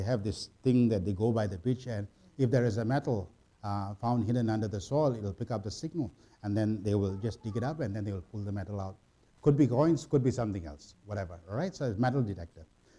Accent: Singapore; I'm not an Australian, I'm a Singaporean.

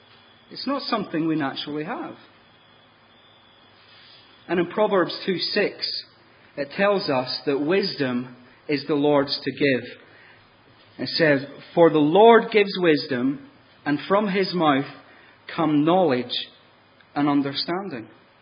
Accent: Ireland; Now, being Irish, wisdom's not something that comes naturally.

